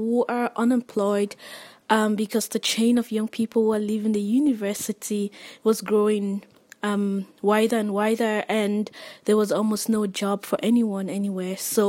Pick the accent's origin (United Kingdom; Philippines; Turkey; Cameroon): Cameroon; English is a second language; and I come from Cameroon, and since 2009 I have worked